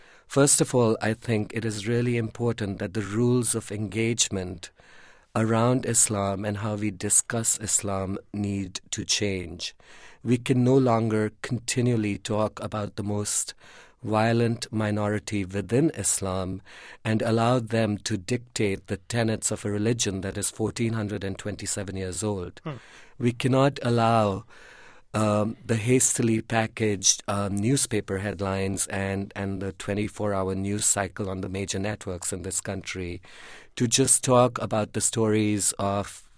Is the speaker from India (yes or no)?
yes; India; moved away as an adult; now in United States; I'm a gay and Muslim man myself. I was born and raised in India.